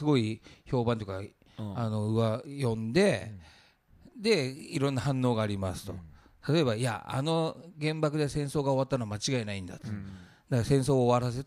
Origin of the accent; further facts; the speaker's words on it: Fukuoka, Japan; 私は福岡出身なんですけど、